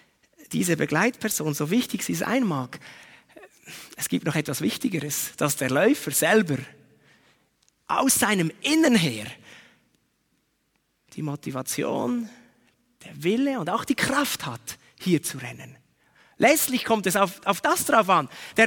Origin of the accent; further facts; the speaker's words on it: Biel, Bern, Switzerland; Ich bin ja in Biel aufgewachsen.